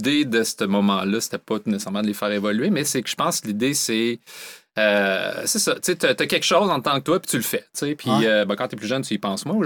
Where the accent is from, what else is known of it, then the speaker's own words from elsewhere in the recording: Quebec City, Quebec, Canada; moved away as an adult; now in Montreal, Canada; Ben, je viens de la ville de Québec, justement. J'étais un petit gars qui est né à Neuchâtel. J'ai grandi là pendant mes 19 premières années, 20 ans. Puis j'ai quitté, je me suis expatrié un jour à Montréal.